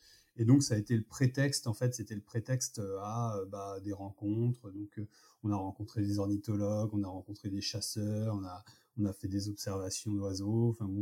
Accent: Paris, Île-de-France, France; born there; je suis vraiment pas issu d'une famille de marins, plutôt d'Auvergnat, et je suis né à Paris

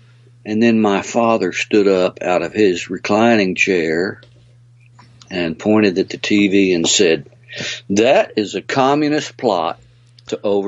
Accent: Texas, United States; growing up in Texas, it's a melting pot of yeah. all kinds of music.

